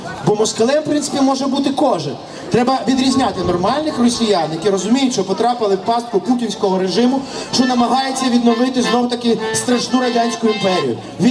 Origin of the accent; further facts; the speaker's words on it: Stryi, Lviv Oblast, Ukraine; Я служив в радянській армії. Мене загребли з мого рідного Стрия і забрали до групи радянських військ Німеччини.